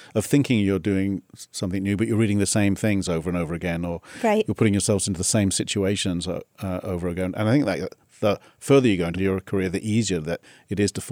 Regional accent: South East England, United Kingdom; Near Oxford.

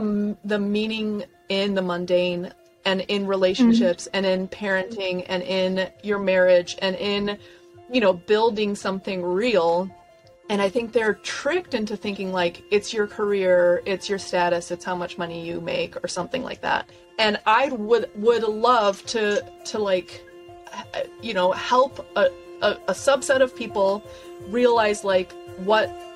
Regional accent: Chicago, Illinois, United States; I'm from Chicago, grew up in a sort of working class household on the south side of the city.

